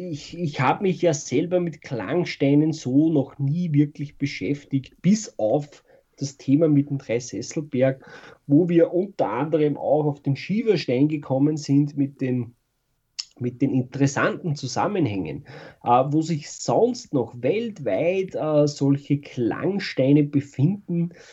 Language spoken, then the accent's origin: German; Upper Austria, Austria; Es gibt zum Beispiel bei uns in Oberösterreich auch so einen Schalenstein